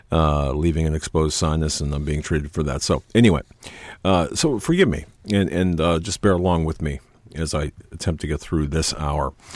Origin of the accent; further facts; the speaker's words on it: Pennsylvania, United States; This is something interesting that happened in my home state of Pennsylvania, Allentown.